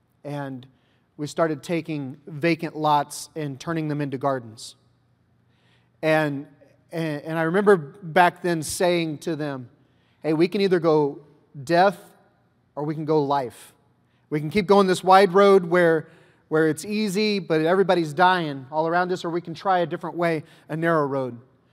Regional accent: Jackson, Missouri, United States; So I'm from Jackson, Missouri, which means that my neighbors were cows. And we didn't have streets where I grew up. We had roads. And you were lucky if yours was paved.

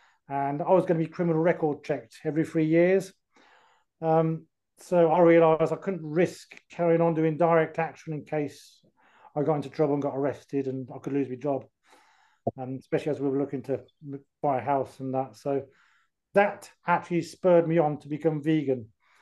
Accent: France; I actually grew up in France. And I remember seeing an anti-vivisection poster on a wall in Coulommiers near Toulouse, where I used to live.

